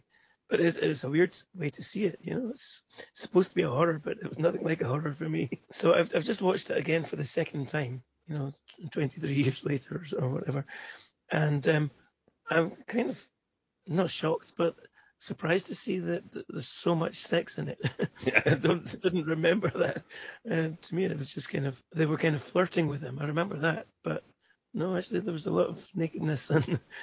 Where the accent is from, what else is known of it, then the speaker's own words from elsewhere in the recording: Scotland, United Kingdom; accent: Scottish; It's, you can tell by my accent, I'm Scottish. And when I grew up in the 70s and 80s, I used to go up to the north of Scotland almost every year